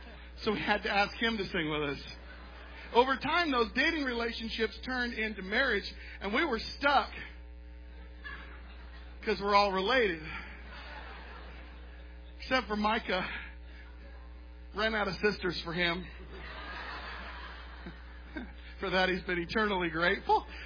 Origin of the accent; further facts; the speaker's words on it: Alaska, United States; We grew up in Alaska. We love coffee.